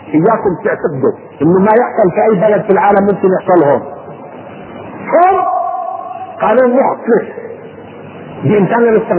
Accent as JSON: {"language": "Arabic", "country": "Palestine", "said": "ها احنا كفلسطينيين"}